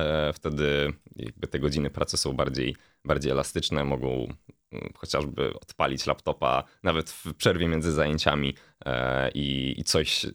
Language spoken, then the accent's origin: Polish; Wrocław, Lower Silesian Voivodeship, Poland; z racji tego, że jestem oryginalnie z Wrocławia i mogę tutaj swobodnie mieszkać